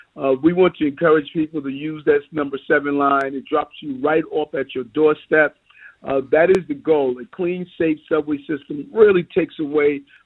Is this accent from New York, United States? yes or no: yes; New York, United States; I know that community well. I grew up in Queens. I remember the blighted condition.